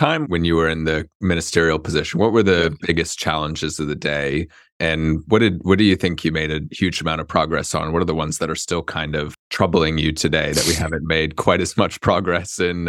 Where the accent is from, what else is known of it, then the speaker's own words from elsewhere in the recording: United States; now in United Kingdom; because I'm American, but I've lived in the UK for 10 years now